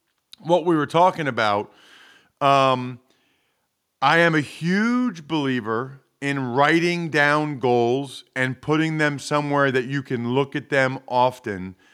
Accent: Reading, Pennsylvania, United States; My parents were very social. Growing up is probably the way to say it, aka partiers. And so they would go out every Friday and Saturday night. So the running joke is in Redding and Berks County

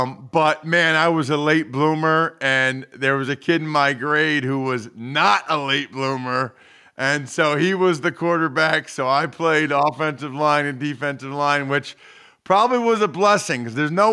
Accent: Reading, Pennsylvania, United States; My parents were very social. Growing up is probably the way to say it, aka partiers. And so they would go out every Friday and Saturday night. So the running joke is in Redding and Berks County

